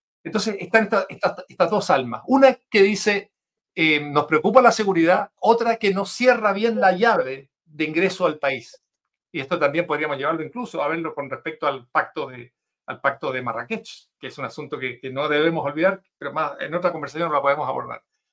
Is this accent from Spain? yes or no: no; Chile; vamos a seguir sufriendo como chilenos